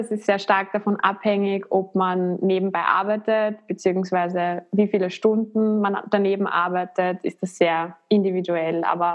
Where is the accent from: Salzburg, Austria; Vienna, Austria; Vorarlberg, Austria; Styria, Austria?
Vienna, Austria; ich komme aus Wien und studiere auch in Wien